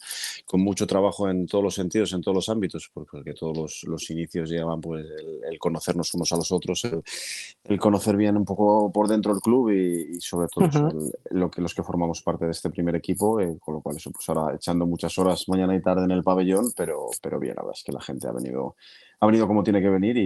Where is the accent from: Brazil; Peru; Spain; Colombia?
Spain; Valladolid, Castile and León; viviéndola desde fuera como aficionado y como vallisoletano